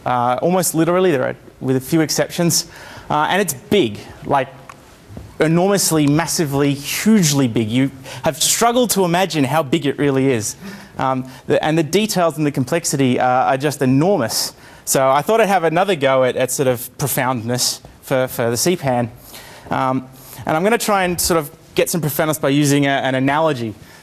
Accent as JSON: {"language": "English", "country": "Australia", "said": "I'm from Australia. This is the easiest way to just think of it. The details don't really matter, except I come from round about there. It's about 800 kilometres from Sydney, so it's relatively close to the capital."}